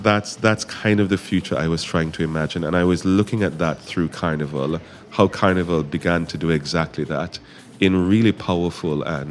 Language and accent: English; Jamaica; I'm Jamaican